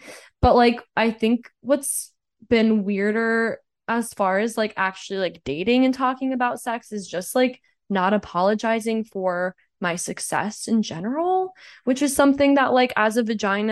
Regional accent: Deep South, United States; now in Los Angeles, United States; I mean, I live in LA. I'm really grateful and lucky, but like, I grew up in the Deep South. I still have friends there.

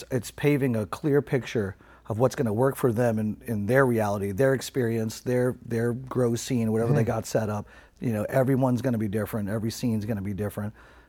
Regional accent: New York, United States; growing up in New York, I remember Jamaican weed came over

